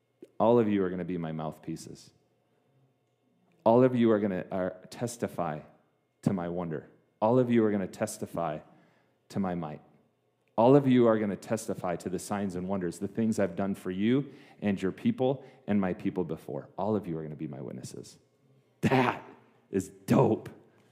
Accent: Michigan, United States; Okay, I grew up in West Michigan. It was not a thing where I grew up.

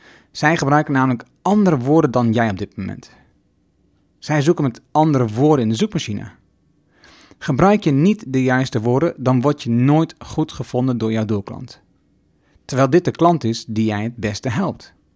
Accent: Overijssel, Netherlands; accent: Twents; ik praatte te snel met mijn Twents accent.

